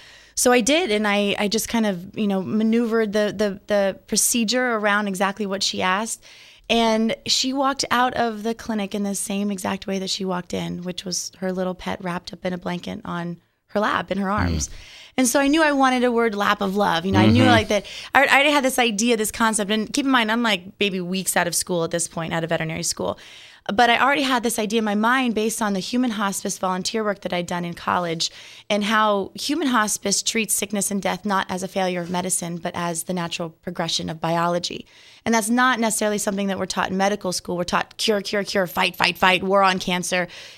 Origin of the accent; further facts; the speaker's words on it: Tampa, Florida, United States; I grew up here in Tampa, so coming back home was a no-brainer for me.